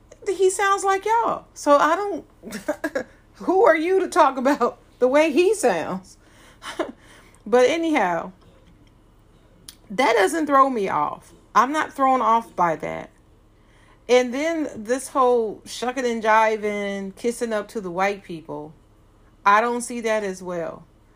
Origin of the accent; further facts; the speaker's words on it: Ohio, United States; now in North Carolina, United States; I'm from Ohio.